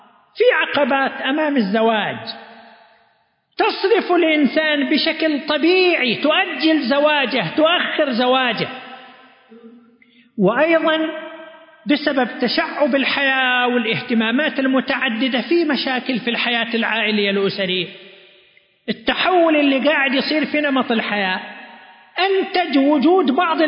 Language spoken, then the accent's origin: Arabic; Saudi Arabia; عندنا في المملكة العربية السعودية